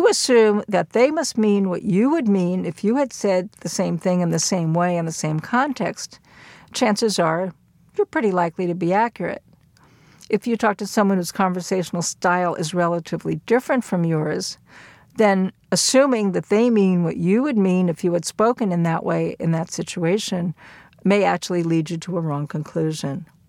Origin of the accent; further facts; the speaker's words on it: New York, United States; I had a visit from my sister, who, like me, was born and raised in New York.